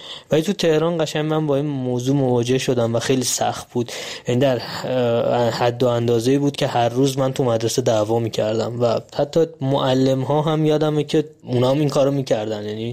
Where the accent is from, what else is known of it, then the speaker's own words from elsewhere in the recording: Iran; accent: Kurdish; Persian is a second language; now in Tehran, Iran; من که کلن فارسی بلد نبودم، بعد همون یه ذره فارسی هم که بلد بودم ترکیب بود با یک عالم لهجه کردی غلیظ